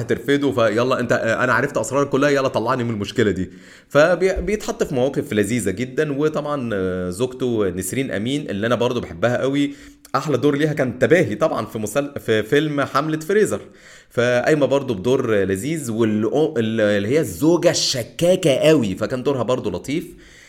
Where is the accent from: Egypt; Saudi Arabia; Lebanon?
Egypt; يعني انا راجل من مصر